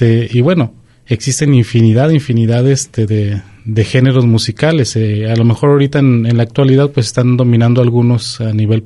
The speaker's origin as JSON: {"language": "Spanish", "region": "Coahuila", "country": "Mexico", "tie": "born or raised there", "said": "yo que soy originario de Coahuila, bueno, allá desde niño con mi papá escuchando las canciones norteñas, ¿no?"}